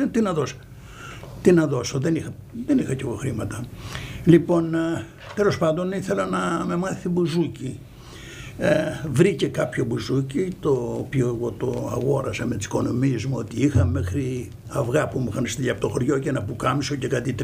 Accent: Kalamata, Peloponnese, Greece; Γιατί όταν λέω ότι είμαι από την Καλαμάτα

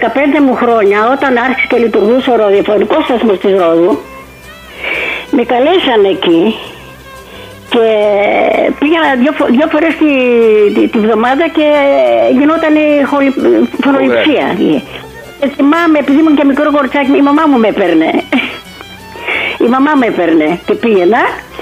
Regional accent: Rhodes, South Aegean, Greece; Κατάγομαι από τη Ρόδο. Στη Ρόδο γεννήθηκα, από τους γονείς μου οι οποίοι ήταν πρόσφυγες στη Μικράς Ασίας, η μητέρα μου, ο μπαμπάς μου από το Καστελόριζο, και εγώ γεννήθηκα στη Ρόδο.

